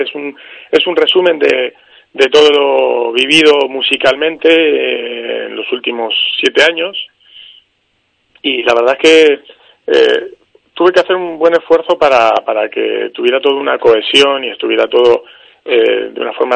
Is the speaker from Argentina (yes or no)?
yes; Argentina; Yo es que soy argentino